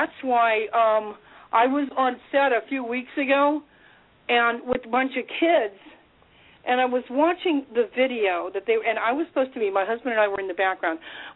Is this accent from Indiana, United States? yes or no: yes; Indiana, United States; She's a wonderful girl, and I grew up with her in Indiana.